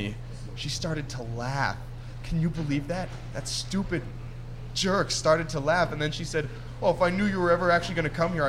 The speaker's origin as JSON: {"language": "English", "town": "Windsor", "region": "Ontario", "country": "Canada", "said": "No, I'm from Windsor, actually."}